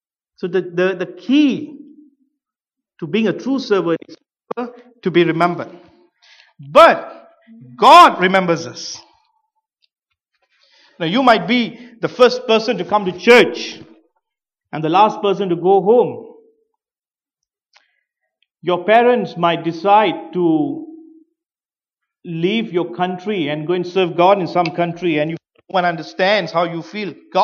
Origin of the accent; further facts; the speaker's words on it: Malaysia; English is a second language; When I was growing up in Malaysia, the first job, I started off life working in a hotel, in a resort, in a country that where English is not your first language